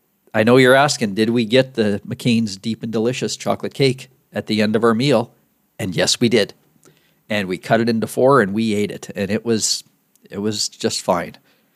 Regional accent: Regina, Saskatchewan, Canada; it's been like that since I was a kid in the 70s growing up in Regina.

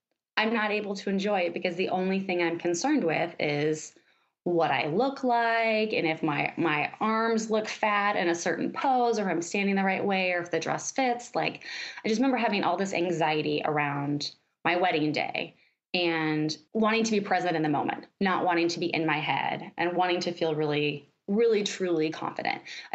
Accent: Liberty, Missouri, United States; Yeah, so I grew up in Liberty, Missouri, which is just a little bit north of Kansas City, Missouri.

